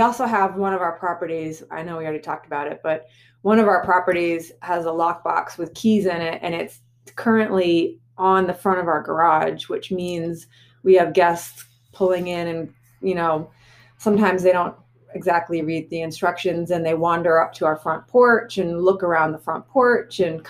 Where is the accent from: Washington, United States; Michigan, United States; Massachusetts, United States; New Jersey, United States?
Massachusetts, United States; maybe growing up in Massachusetts and going to the Cape, that's what I think of a beach as being, like Cape Cod